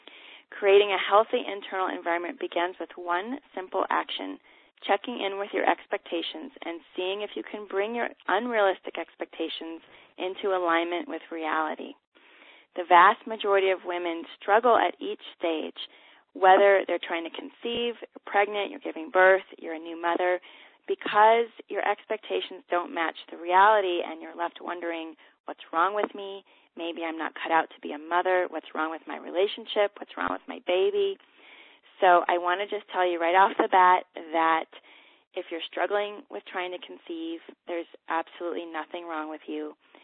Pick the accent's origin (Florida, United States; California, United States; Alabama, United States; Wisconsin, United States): California, United States; Los Angeles; now in Boulder, United States; I'm originally from Los Angeles, and I now live in Boulder, Colorado, with my husband and my two sons.